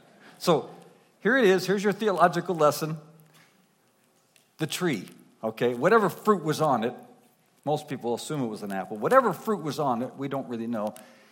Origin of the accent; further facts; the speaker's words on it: Nova Scotia, Canada; Now, I grew up in Nova Scotia, Annapolis Valley, apples everywhere.